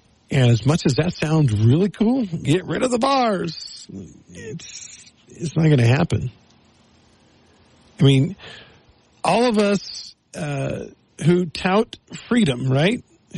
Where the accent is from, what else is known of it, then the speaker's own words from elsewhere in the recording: United States; I'm an American. I believe in freedom.